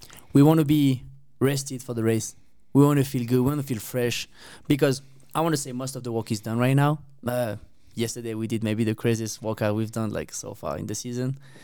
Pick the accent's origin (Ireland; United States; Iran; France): France; south of France; English is a second language; But no, I always like lived in the south of France. I did my high school, like elementary school, high school, and everything like in the south of France.